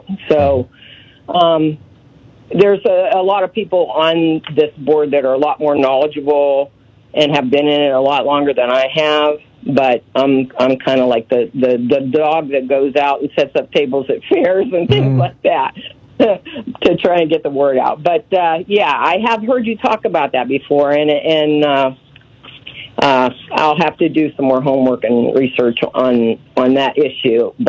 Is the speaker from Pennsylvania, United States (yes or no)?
yes; Pennsylvania, United States; I'm from Pennsylvania. This is for your Pennsylvania listeners. I'm in northwestern Pennsylvania.